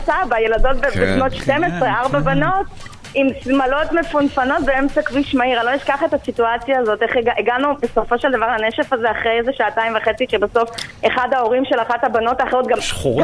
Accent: Russia; now in Israel; עוד אנחנו עלינו מרוסיה, אז שם כולם היו ככה מכונאים, מכונאי רכב

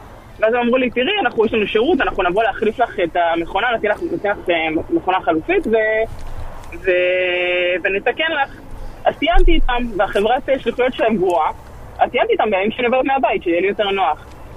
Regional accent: United States; now in Israel; מארצות הברית

